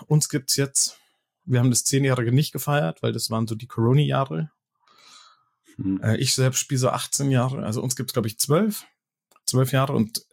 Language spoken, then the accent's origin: German; Munich, Bavaria, Germany; Und dann musste ich nach München West. Genau. Aber edel gestartet, quasi fast in Schwabing und dann in die Outskirts of Munich zurück.